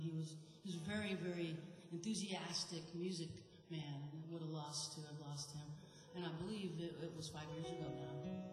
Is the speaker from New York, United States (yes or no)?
no; New Orleans, Louisiana, United States; I'm from New Orleans, so it's got some jazz funeral.